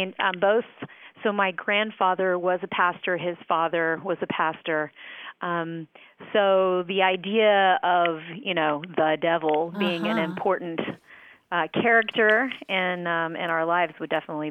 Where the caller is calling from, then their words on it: San Antonio, Texas, United States; I'm calling from San Antonio, Texas.